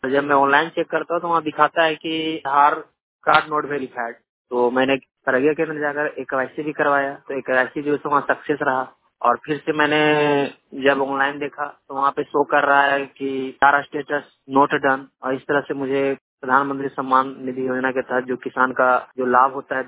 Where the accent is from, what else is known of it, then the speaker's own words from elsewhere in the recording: Chauparan, Jharkhand, India; मैं ग्राम पीपरा पोस्ट सिंगरावा थाना चौपारण जिला हजारीबाग का निवासी हूँ।